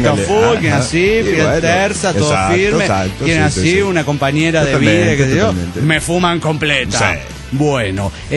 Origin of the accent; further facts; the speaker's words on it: Mexico City, Mexico; del DF mexicano.